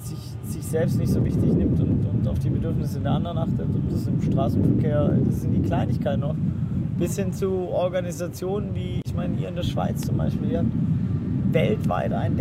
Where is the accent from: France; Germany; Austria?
Germany; Southern Germany; ich bin natürlich in Süddeutschland groß geworden